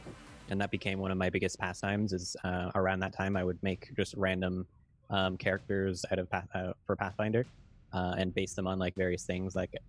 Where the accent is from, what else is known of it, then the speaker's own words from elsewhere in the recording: Kawartha Lakes, Ontario, Canada; Well, I'm from the middle of nowhere in Ontario. So it's city of Cortha Lakes.